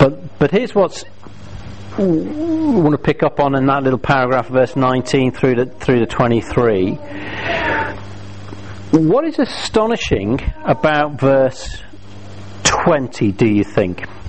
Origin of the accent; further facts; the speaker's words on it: United Kingdom; It's so radical that it's not I'm British and I've twisted a bit and added in the Christian bit.